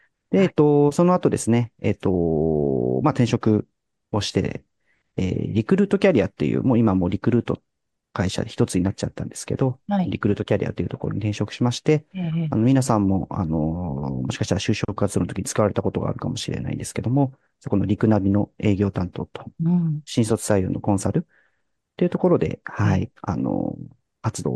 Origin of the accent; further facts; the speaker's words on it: Kumamoto, Japan; 熊本の出身で、大学は、京都の、同志社大学というところに、進学をして、